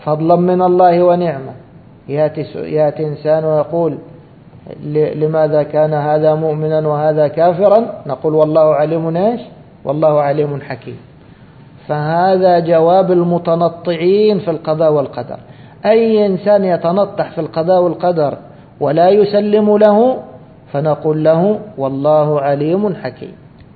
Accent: Egypt; كما كانوا يقولون عندنا في مصر مثل

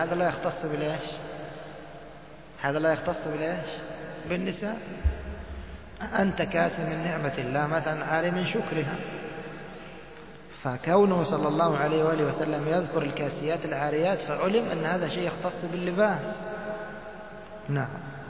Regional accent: Egypt; مثل الأمن المركزي عندنا في مصر. الأمن المركزي هذا متخصص في الضرب.

